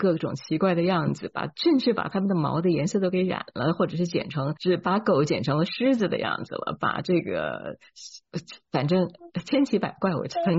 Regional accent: Taiwan; 我在台湾长大，那台湾有很多的所谓的台地茶都是灌木的啊

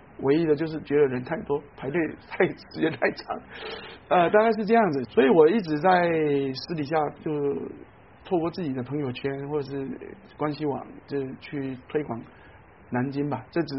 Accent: Taiwan; now in Nanjing, China; 我们小时候在台湾学过朱自清的背影

